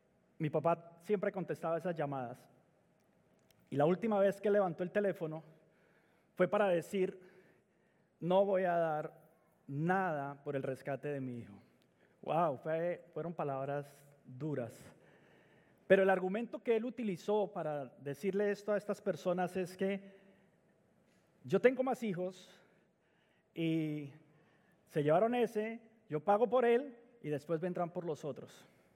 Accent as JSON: {"language": "Spanish", "country": "Colombia", "said": "Corría el año 88 en Colombia, yo soy colombiano"}